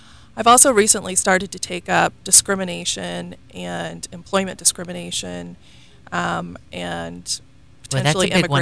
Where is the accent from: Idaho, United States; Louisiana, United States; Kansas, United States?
Kansas, United States; Okay, I'm originally from Kansas, My hometown is 20 miles away from the original Little House on the Prairie. It's in the middle of nowhere.